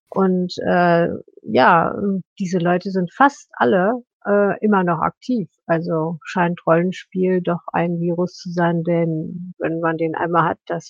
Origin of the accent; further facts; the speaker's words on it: Essen, North Rhine-Westphalia, Germany; born there; now in Moers, Germany; Also ich bin in Essen geboren. Und ich arbeite auch in Essen, aber ich wohne in Moers.